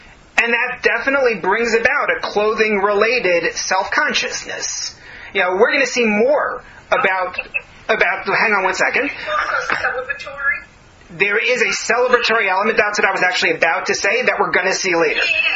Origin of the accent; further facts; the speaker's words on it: Oceanside, New York, United States; I definitely remember in growing up in Oceanside, Long Island, in New York